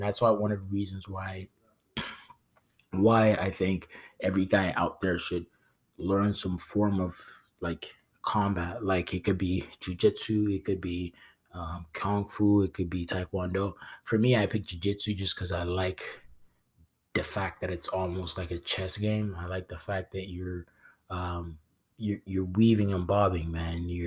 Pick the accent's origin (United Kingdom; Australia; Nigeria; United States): Nigeria; I'm a big fan of Kamaru Usman. He's Nigerian. I'm Nigerian.